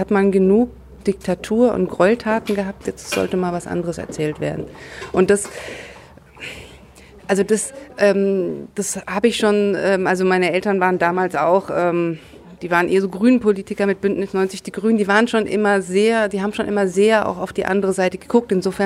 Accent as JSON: {"language": "German", "region": "Bavaria", "country": "Germany", "tie": "born or raised there", "said": "Ich bin total, ja. Ich bin in Bayern groß geworden, ja."}